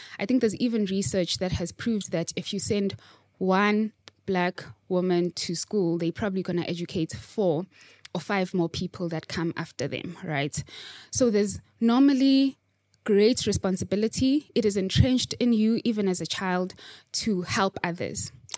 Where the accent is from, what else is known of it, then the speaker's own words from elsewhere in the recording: Soweto, Gauteng, South Africa; So for me, now I grew up in Soweto, for instance.